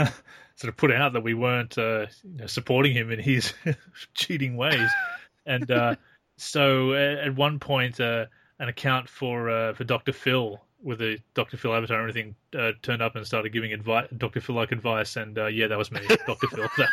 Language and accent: English; Australia; But we're Australian, we can't say that.